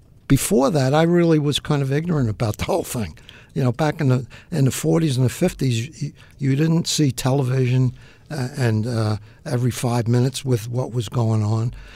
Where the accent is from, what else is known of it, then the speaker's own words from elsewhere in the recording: Woodhaven, New York, United States; I grew up in Woodhaven, Queens.